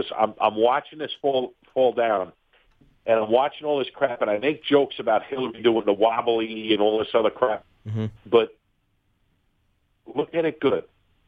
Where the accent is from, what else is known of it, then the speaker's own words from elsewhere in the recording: Queens, New York, United States; because I love my hometown. I mean, I've been from Queens to Long Island my whole life, and I love it here. I love growing up here.